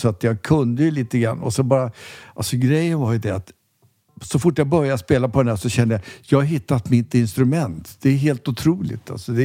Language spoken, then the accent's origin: Swedish; Stockholm, Stockholm County, Sweden; sitter på Kungsholmen och som sagt, jag är född på Kungsholmen, jag är så kallad urstockholmare, vilket innebär över 3 decennier tillbaks, eller 3 generationer tillbaks